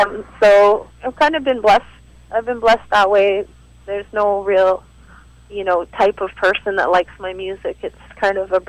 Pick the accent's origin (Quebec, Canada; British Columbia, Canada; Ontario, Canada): British Columbia, Canada; Vancouver; also born or lived in New York; So I'm a local artist. I was born in New York. I was raised in Vancouver most of my life, but I've also been well-traveled, Italian-Brazilian background.